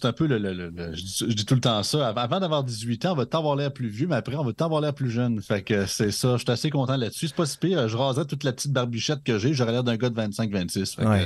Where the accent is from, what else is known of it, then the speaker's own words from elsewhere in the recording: Montmagny, Quebec, Canada; parce que moi, je suis de Montmagny, dans Chaudière-Appalaches